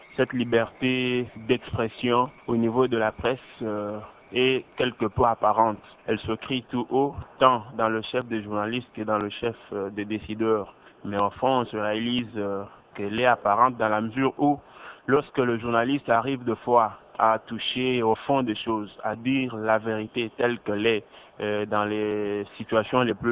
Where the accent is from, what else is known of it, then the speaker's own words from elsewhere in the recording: DR Congo; Ici, chez nous, en République démocratique du Congo